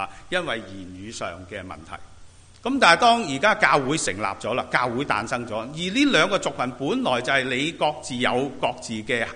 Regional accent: China

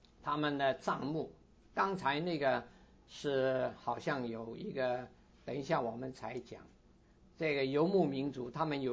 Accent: China; 我们中国人说水到渠成

